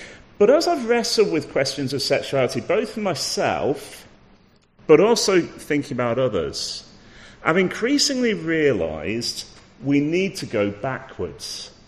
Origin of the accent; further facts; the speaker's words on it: Manchester, North West England, United Kingdom; born there; So I was born in Manchester. Again, had the privilege of having Christian parents. I grew up in a Christian family.